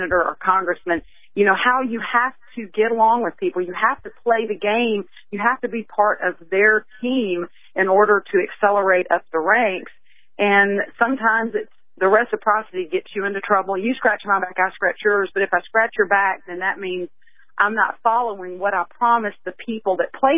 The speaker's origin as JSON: {"language": "English", "region": "Mississippi", "country": "United States", "said": "I'm from Mississippi."}